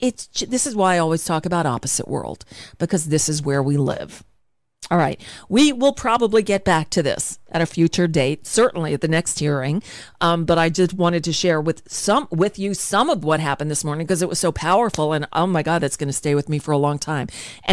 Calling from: Florida, United States; I come to you from South Florida, where we have this governor.

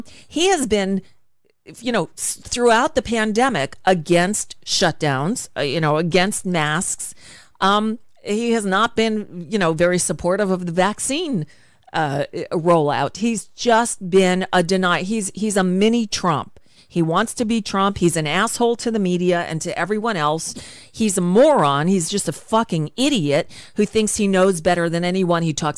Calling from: Florida, United States; I come to you from South Florida, where we have this governor.

